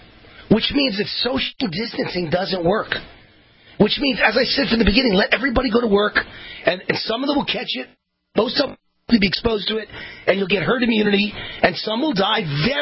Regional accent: Las Vegas, Nevada, United States; Steve Sisolak here in Nevada, my home state of Las Vegas, declares a fiscal emergency.

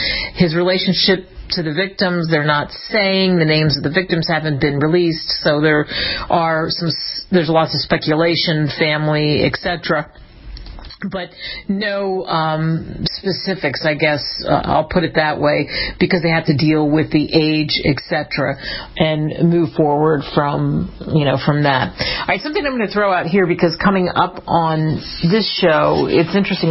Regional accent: Pennsylvania, United States; I've talked about this growing up outside of Philadelphia and walking through Independence Hall

